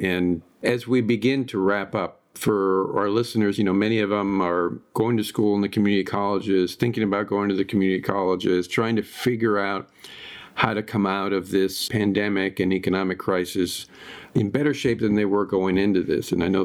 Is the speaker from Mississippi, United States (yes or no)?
no; California, United States; I certainly, as a Californian, a native Californian, feel good to have you in the role that you're in.